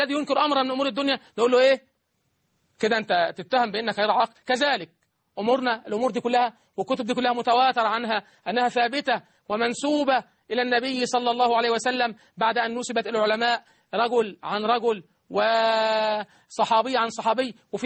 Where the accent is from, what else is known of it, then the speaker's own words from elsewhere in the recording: Egypt; عندنا في مصر